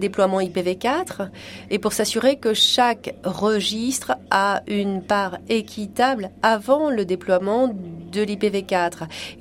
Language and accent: French; Nigeria; Je viens du Nigeria.